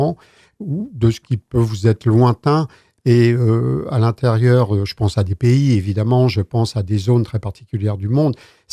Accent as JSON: {"language": "French", "town": "Lorient", "region": "Brittany", "country": "France", "tie": "born or raised there", "said": "moi, je suis de Lorient, d'origine."}